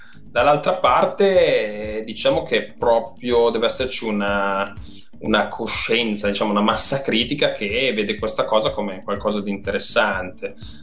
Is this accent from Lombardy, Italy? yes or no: yes; Milan, Lombardy, Italy; comunque la mia famiglia è di Ferrara, quindi mm-hmm. Mi sento quasi ferrarese, sì. E anche se sono cresciuto a Milano.